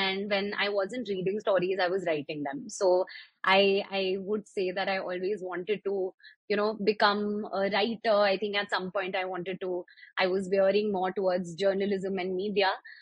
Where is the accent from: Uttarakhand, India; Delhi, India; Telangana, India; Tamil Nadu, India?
Delhi, India; I've been born and raised in Delhi. So I was in Delhi at that time as well.